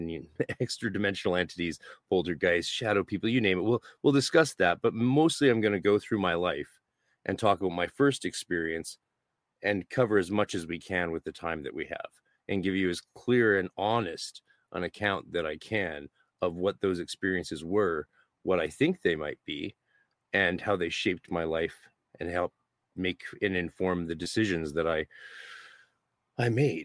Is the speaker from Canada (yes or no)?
yes; Steveston, British Columbia, Canada; I grew up in a Hindu cultural context as a white boy growing up in Steveston, British Columbia, which was a small Japanese fishing village just outside of Vancouver.